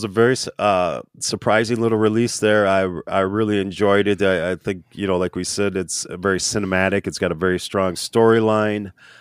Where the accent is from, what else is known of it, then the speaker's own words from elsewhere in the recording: St. Paul, Minnesota, United States; I'm from St. Paul, which must be the unluckiest saint of them all.